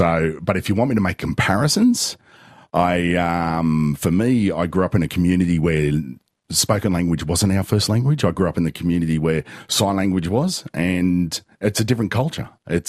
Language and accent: English; Sydney, New South Wales, Australia; I grew up in Western Sydney. Western Sydney in my day was just bushland and it was beautiful.